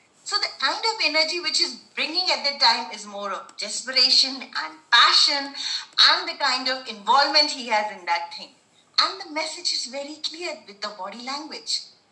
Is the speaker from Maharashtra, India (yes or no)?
no; Gurugram, Haryana, India; I'm from Gurgaon, Haryana.